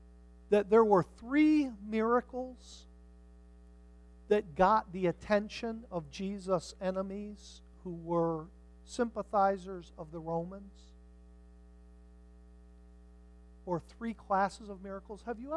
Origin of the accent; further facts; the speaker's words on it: Mansfield, Pennsylvania, United States; I grew up in Mansfield, Pennsylvania.